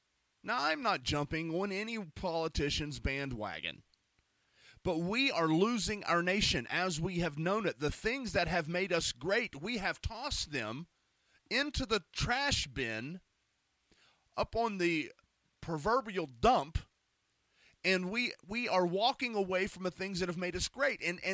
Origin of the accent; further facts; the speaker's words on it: United States; I'm a Christian, and number two, I'm an American, and I love my country.